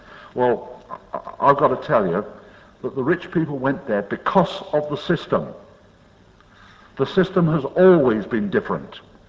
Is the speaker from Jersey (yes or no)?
yes; Jersey; But I come from Jersey. I don't talk about Guernsey very often.